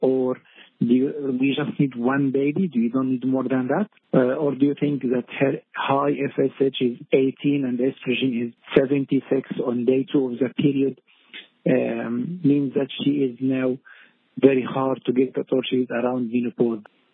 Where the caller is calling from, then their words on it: Australia; English is a second language; We are calling you from Australia.